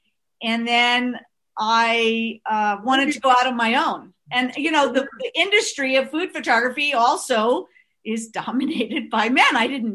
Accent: Long Island, New York, United States; we grew up on the North Shore of Long Island, and I always felt somewhat out of place

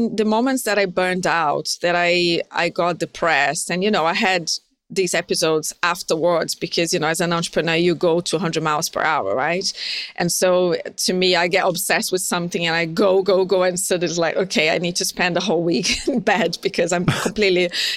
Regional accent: Brazil; now in London, United Kingdom; I'm from Brazil, so the sun really gives me a lot of energy.

